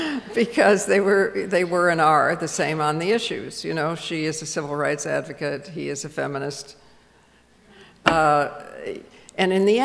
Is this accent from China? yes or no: no; New York City, New York, United States; I mean, I as a New Yorker, I am so apologetic for Donald Trump.